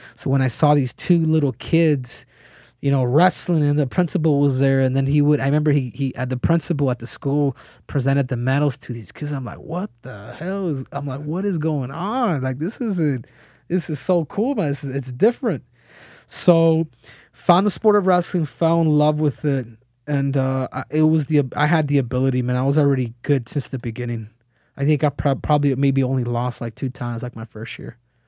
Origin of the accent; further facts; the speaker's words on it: Phoenix, Arizona, United States; Like where I grew up in Phoenix, it was, I lived in predominantly, we lived in apartments.